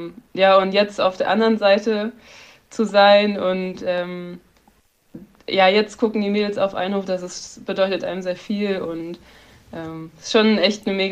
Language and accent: German; Lower Saxony, Germany; also ich komme aus der Nähe von Braunschweig. Barwerk heißt das kleine Dorf. Das ist so 2,5 Stunden einfach nur Autobahn.